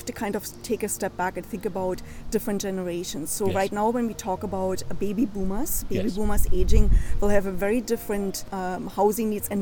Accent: East Germany, Germany; because I grew up in East Germany.

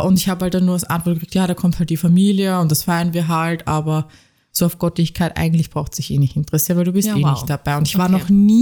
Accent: Austria; also ich bin ja Österreicherin, wie ihr ja wisst.

